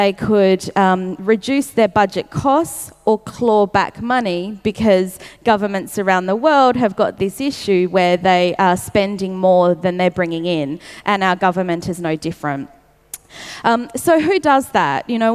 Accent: Australia; I'm also from like this little part of Australia. I'm not even like the good part where everyone is, like where all the IT jobs are. I'm in the country as well, so I don't live in a major city.

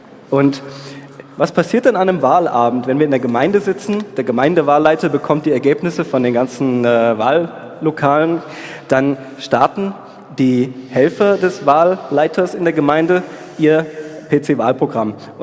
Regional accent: Darmstadt, Hesse, Germany; in Hessen, ich komme aus Darmstadt, deswegen Hessen

